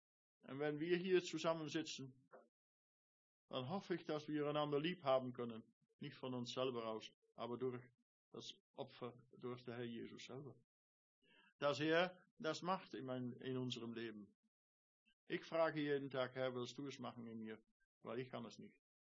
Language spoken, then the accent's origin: German; Netherlands; German is a second language; Ich bin Holländer, also Deutsch ist nicht so einfach für mich.